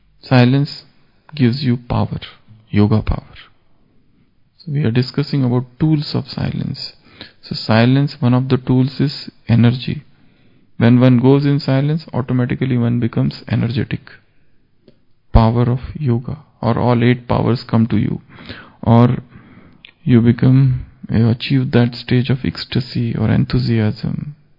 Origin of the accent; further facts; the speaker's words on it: India; English is a second language; I felt ashamed that I am from India